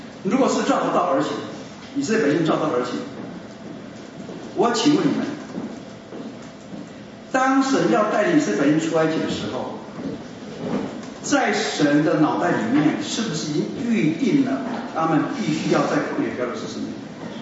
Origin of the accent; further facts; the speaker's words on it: Taiwan; 我小时候在台湾，我们生长在台湾的海岛